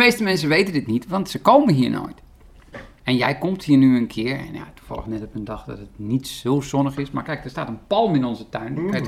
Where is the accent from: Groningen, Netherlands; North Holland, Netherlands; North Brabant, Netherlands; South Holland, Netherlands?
North Holland, Netherlands; Driehuis; Ik ben geboren in Driehuis. Driehuis, dat ligt bij Muiden, gemeente Velzen, weer Haarlem. Mm-hmm. Driehuis, een soort met forens dorp.